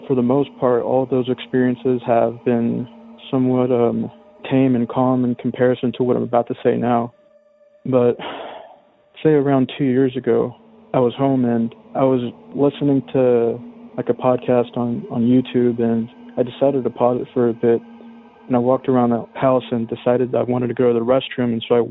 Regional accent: Texas, United States; from Texas

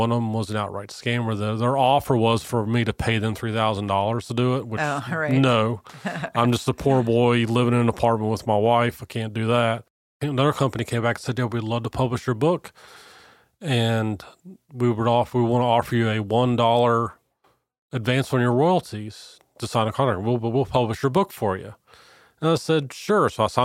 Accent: Cincinnati, Ohio, United States; I started writing short stories based on kids that I grew up with in Mount Lookout.

